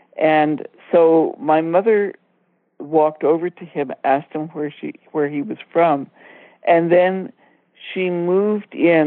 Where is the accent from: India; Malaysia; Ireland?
India; moved away as an adult; now in United States; I grew up mainly in India, and when I came back for college, you know, I was an American, but I really should have been treated as a foreign student because I was not familiar with American customs and stuff.